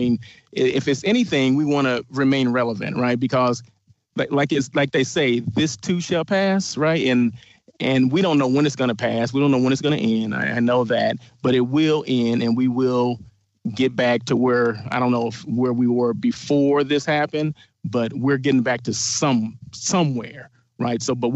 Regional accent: Blythe, California, United States; I am from Blythe, California, born and raised 18 years, right? So people think, oh, this dude's from L. He's L.A. No, I'm Blythe. I'm straight from Blythe, straight from the country, okay? Desert country, same thing.

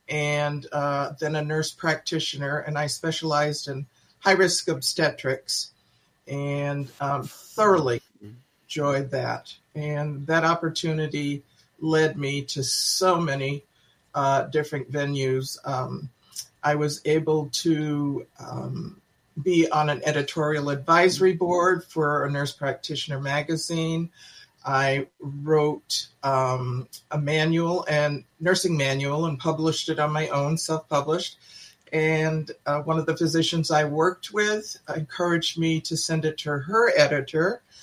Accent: Seattle, Washington, United States; also born or lived in New England; Well, I was born in New England and came out to the Northwest at a young age and have lived here my entire life. lived and worked and was educated in Seattle.

